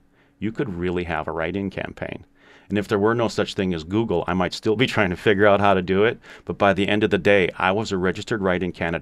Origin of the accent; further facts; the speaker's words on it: New Berlin, Wisconsin, United States; also born or lived in Milwaukee; I'm 53 years old. I was born in Milwaukee. I was raised in New Berlin.